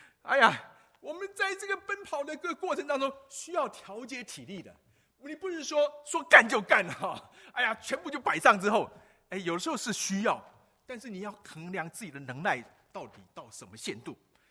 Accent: Taiwan; 我们因为我们在台湾长大

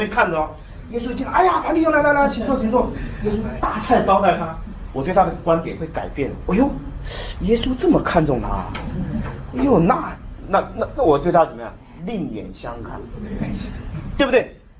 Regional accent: China; 我们中国人很，尤其在教会里面很害怕冲突。

